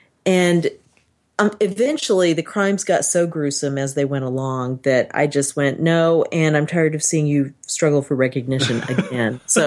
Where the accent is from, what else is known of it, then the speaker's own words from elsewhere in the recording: United States; I am an American. More is more.